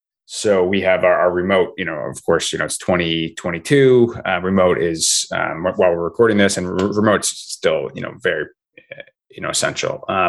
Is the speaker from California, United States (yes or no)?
no; Vermont, United States; I grew up in Vermont, so I was a big snowboarder